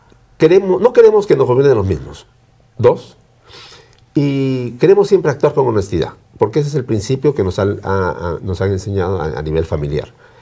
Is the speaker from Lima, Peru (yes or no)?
yes; Lima, Peru; Pero ahora pues ya definitivamente yo radico en Lima. Yo soy limeño, ¿no?